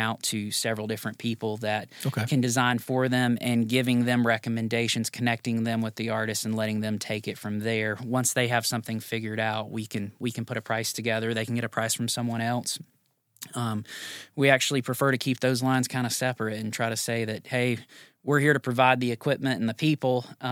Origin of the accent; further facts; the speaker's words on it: South Carolina, United States; now in Tennessee, United States; but since moving to Tennessee, I wasn't from Tennessee, I was from South Carolina.